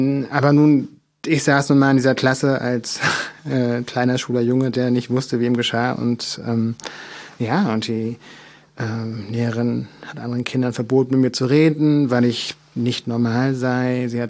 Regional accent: Mecklenburg-Vorpommern, Germany; meine Kindheit in Mecklenburg-Vorpommern in den 80er Jahren, in den letzten Jahren der DDR

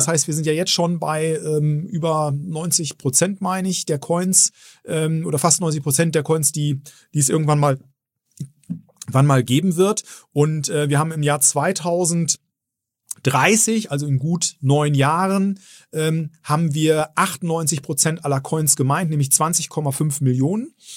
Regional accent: Bielefeld, North Rhine-Westphalia, Germany; ich bin in Bielefeld geboren. Insofern bin ich schon waschechter Ostwestfale und auch gerne in der Region.

